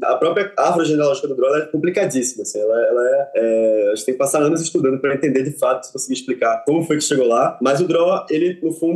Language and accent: Portuguese; Recife, Pernambuco, Brazil; tenho 20 anos, sou pernambucano, recifense, judeu